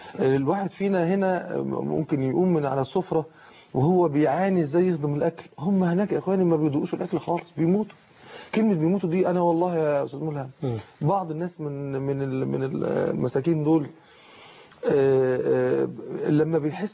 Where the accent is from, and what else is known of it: Egypt